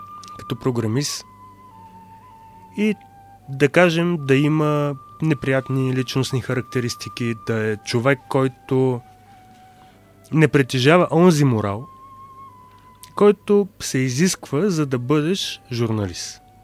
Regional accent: Sliven, Sliven Province, Bulgaria; И двамата сме от Сливен.

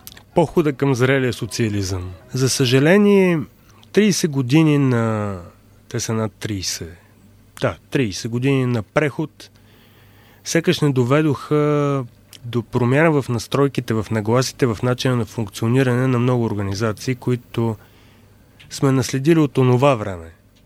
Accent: Sliven, Sliven Province, Bulgaria; И двамата сме от Сливен.

